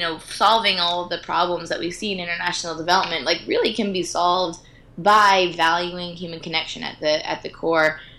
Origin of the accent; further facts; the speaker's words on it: United States; so often people initially make judgments of me when they hear I'm American or they have something to say about the fact that I'm American